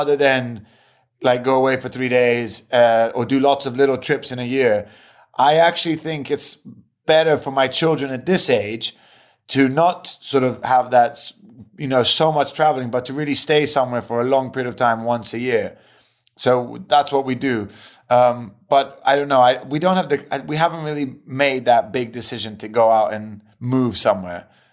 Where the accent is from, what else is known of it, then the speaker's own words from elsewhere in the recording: Switzerland; As an English, Italian, German, Polish, who grew up in Switzerland, I can tell you, culturally speaking, we are so aligned